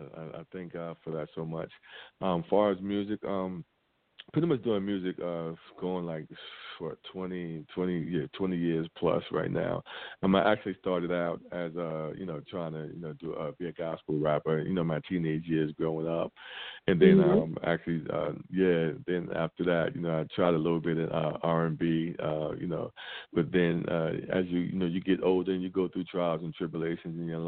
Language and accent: English; Brooklyn, New York, United States; now in Goldsboro, United States; I'm calling from Goldsboro, North Carolina, by way of Brooklyn, New York. So I was pretty much born and raised in Brooklyn, New York. But right now, I currently reside in Goldsboro, North Carolina